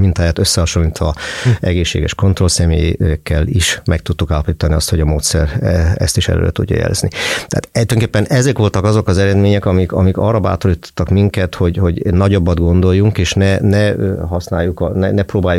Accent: Hungary; also born or lived in Germany; ez hozott el minket Magyarországra. Hát nyilván az egyik kötődés az az, hogy innen származom

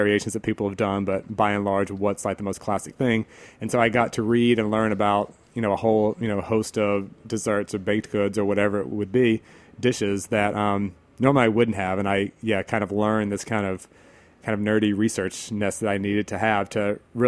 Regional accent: the South, United States; such an apparent, you know, similarity to what we have growing up in the South.

